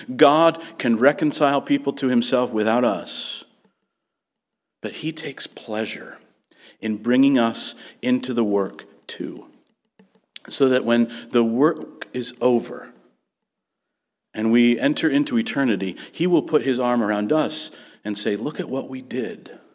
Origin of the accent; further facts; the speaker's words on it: Virginia, United States; I come from Virginia. And let me be clear about something. We get snow in Virginia, all right?